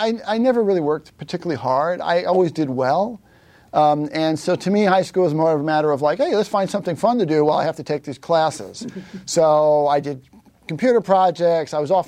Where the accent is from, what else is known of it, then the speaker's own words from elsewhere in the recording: Long Island, New York, United States; born there; I was born on Long Island in New York.